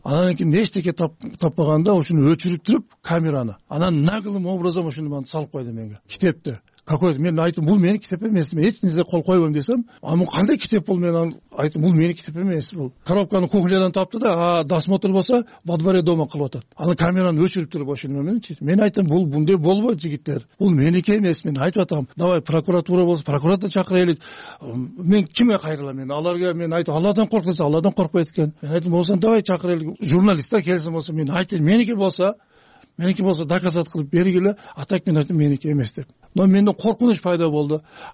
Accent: Osh, Osh Region, Kyrgyzstan; Ошто төрөлгөнмүн, ошто чоңойгонмун, ошто окуганмын. Ошол строительный техникумду бүтүрүп, анан армияны кызмат кылып келген үй бөлөлүкмүн, аялым бар, бала чакам, неберелүү адаммын, неберем бар. 20 жылдан бери ушу намаз окуйм.

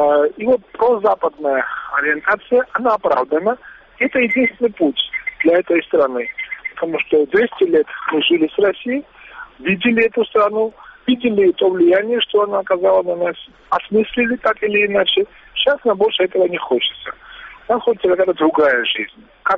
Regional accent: Georgia; мы, то есть грузины, сопротивлялись

